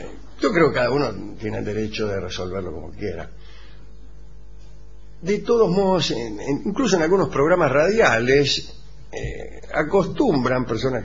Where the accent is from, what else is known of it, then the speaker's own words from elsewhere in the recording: Corrientes, Argentina; soy de Corrientes.